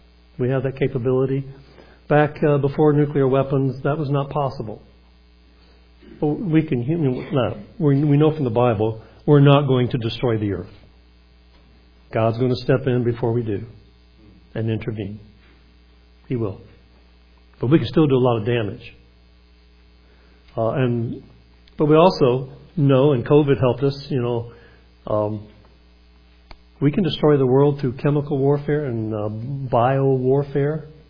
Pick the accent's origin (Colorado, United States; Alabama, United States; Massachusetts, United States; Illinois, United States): Alabama, United States; and I'm from Alabama. I'm a graduate.